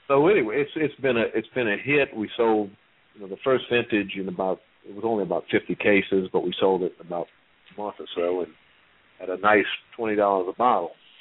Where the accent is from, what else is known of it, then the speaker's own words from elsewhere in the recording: Louisiana, United States; we're Cajun people from South Louisiana.